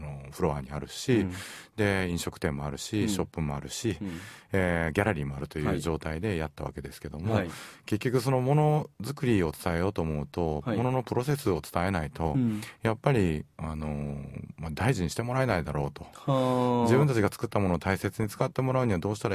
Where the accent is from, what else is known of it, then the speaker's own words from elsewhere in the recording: Osaka, Japan; born there; 生まれもまあ大阪なので